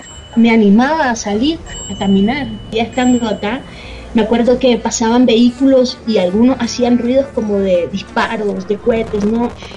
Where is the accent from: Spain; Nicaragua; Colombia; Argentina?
Nicaragua; now in Mexico; Yo estoy en México desde el 2 de octubre de 2018. Estoy aquí por un tema donde en mi país de origen, que es Nicaragua, no existe la posibilidad de ejercer la profesión que tengo.